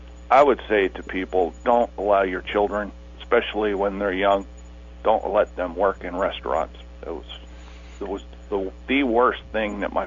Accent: New Jersey, United States; and I grew up in New Jersey, you know, and there were, back in the 60s and 70s, there were a lot of entry-level jobs that a young man could get

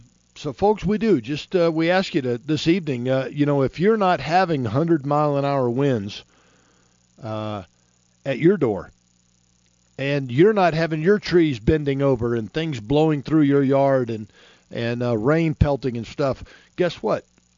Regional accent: Florida, United States; moved away as an adult; I'm from Florida. I was born and raised down there, and spent the first 25, 30 years of my life down there, most of it.

